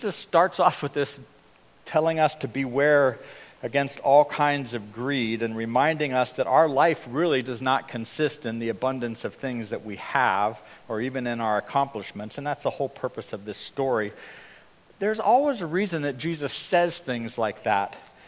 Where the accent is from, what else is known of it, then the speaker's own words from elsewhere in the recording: Hong Kong; so I grew up in Hong Kong, grew up in missionary circles, went to lots of missions conferences.